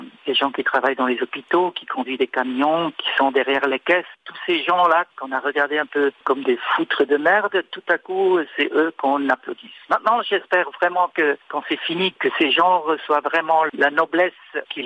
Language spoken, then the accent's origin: French; Switzerland; Moi, je passe beaucoup de temps en France. Je suis suisse.